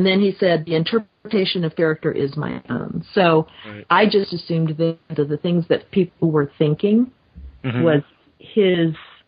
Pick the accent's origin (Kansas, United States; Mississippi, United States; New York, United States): Kansas, United States; now in Texas, United States; I grew up in Kansas. I'm living in Texas